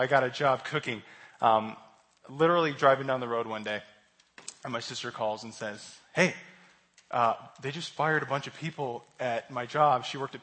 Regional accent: Denver, Colorado, United States; So I grew up pretty normal. I'm from Denver, from Colorado

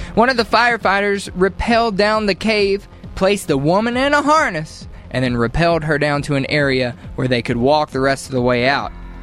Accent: United States; I'd probably just leave and be like, this is not America. This doesn't happen in my home country.

